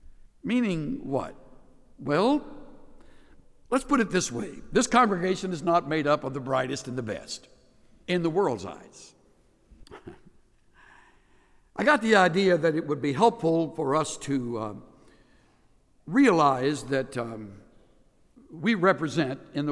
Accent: El Campo, Texas, United States

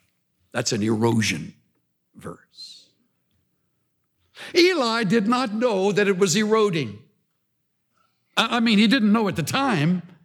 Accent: El Campo, Texas, United States; my hometown of El Campo down in South Texas

